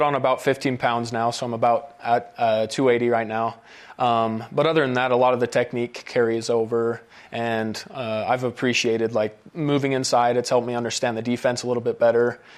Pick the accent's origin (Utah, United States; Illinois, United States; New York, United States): Utah, United States; Nephi; No, born and raised in Nephi. Yeah, yeah, it was fun, small town.